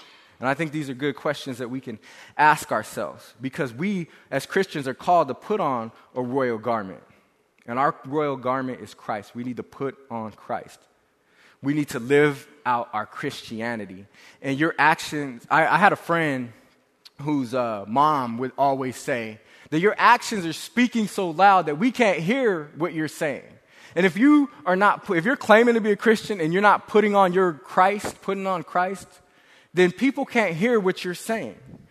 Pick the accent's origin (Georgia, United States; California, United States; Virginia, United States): California, United States; San Bernardino; but I'm from San Bernardino, so I'm hitting people with my Bibles.